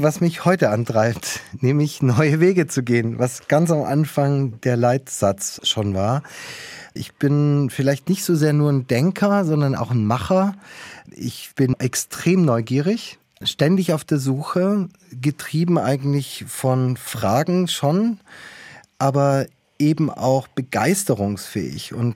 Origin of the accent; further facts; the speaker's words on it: Esslingen am Neckar, Baden-Württemberg, Germany; Aber Esslingen am Neckar als meine Heimatstadt hat mich natürlich sehr geprägt. Die schulische Bildung da am Theodor-Heuss-Gymnasium war sehr wichtig.